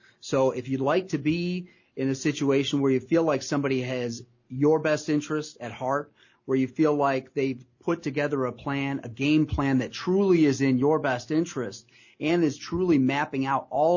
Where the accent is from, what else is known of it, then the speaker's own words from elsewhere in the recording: Pemberville, Ohio, United States; I grew up in Pemberville, Ohio, so we are not fancy people here.